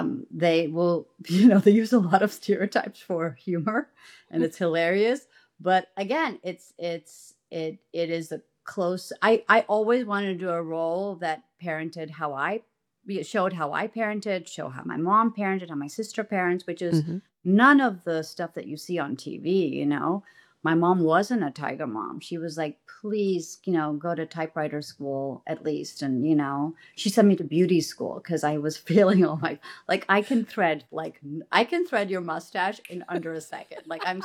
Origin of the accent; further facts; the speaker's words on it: India; accent: Indian; Yeah, which is my accent. So this is not my... This is just one of my natural accents, but that is also my accent.